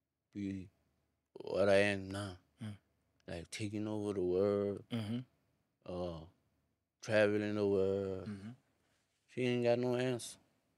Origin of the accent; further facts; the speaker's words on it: South Africa; Yeah, I'm like, hey, I'm from South Africa, huh?